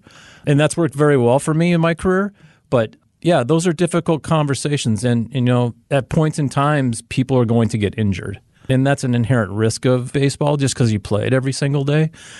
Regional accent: Denver, Colorado, United States; I grew up in Denver, Colorado. We had a AAA team there

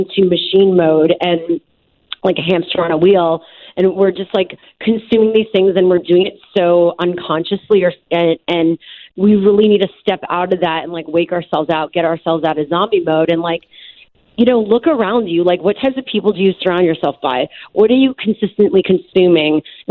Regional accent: Montreal, Quebec, Canada; I grew up in Montreal, so I lived in a part of the city near downtown

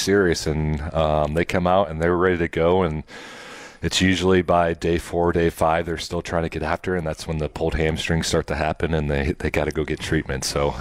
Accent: Nebraska, United States; I grew up in Nebraska, so we had some steakhouses, but it was nothing like that.

